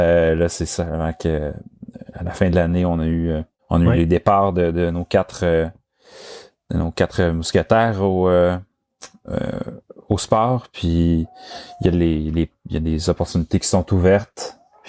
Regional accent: Gatineau, Quebec, Canada; Non, je suis originaire de la région. J'ai grandi dans l'est de Gatineau. J'habitais à l'Ange Gardien. J'allais à l'école à Buckingham.

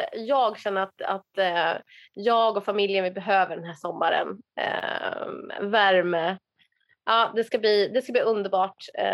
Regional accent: Rottneros, Värmland, Sweden; Jag är uppväxt på landet i Rottneros, bredvid en skidbacke, liksom på ett berg som heter Finnfallet, bredvid Skisunne.

